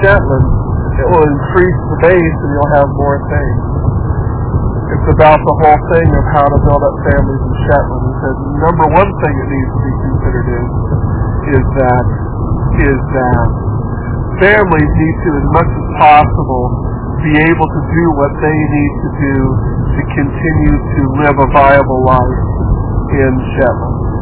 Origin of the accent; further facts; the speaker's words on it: United States; I grew up in America, which means I'm loud and I'm somewhat obnoxious